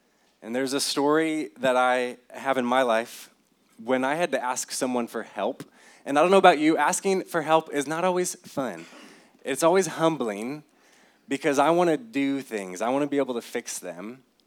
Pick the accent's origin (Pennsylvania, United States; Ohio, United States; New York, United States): Ohio, United States; also born or lived in Indiana / Michigan; now in Morton, United States; I was born and raised in Ohio, in the top left corner. So if you've ever heard of Toledo, we were about 45 minutes west of there. I grew up in Ohio.